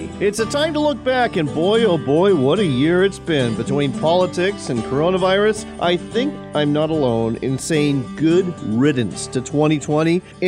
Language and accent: English; Washington, United States; Heck, my home state of Washington went a big step further